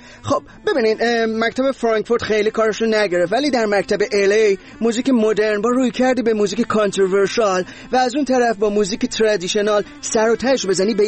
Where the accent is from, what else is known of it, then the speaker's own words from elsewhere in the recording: Iran; moved away as an adult; من خودم توی 6 ماهی که از ایران بیرون اومدم